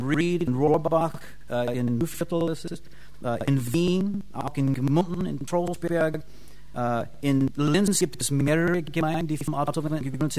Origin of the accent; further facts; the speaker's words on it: United States; accent: American; German is a second language; ich weiß, dass es manchmal mein amerikanischer Dialekt kommt durch. Ja, ich wohne seit 7 Jahren hier, aber ich habe es immer noch nicht richtig geschafft, ja, mein amerikanischer Dialekt zu beseitigen.